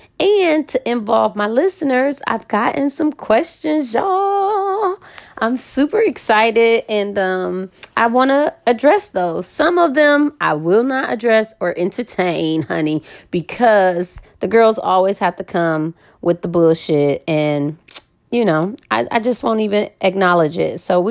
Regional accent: Cleveland, Ohio, United States; moved away as an adult; now in Charleston, United States; Born and raised in Cleveland, Ohio. I actually didn't leave Cleveland until 2010. I've been in Charleston since 2010.

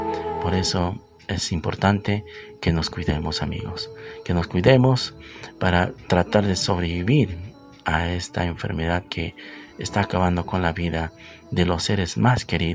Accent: Peru; con esta pandemia que se desató la segunda ola en mi país, en Perú.

